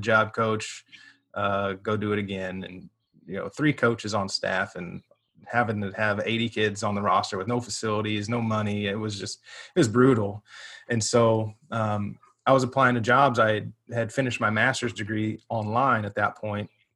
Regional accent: Topeka, Kansas, United States; I was born in Topeka, Kansas, raised in Topeka, Kansas.

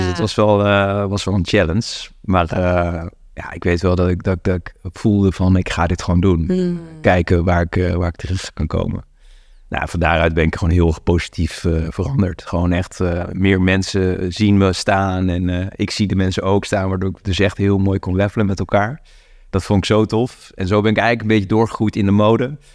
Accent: Lisse, South Holland, Netherlands; Ja, Liss is natuurlijk waar ik ben opgegroeid.

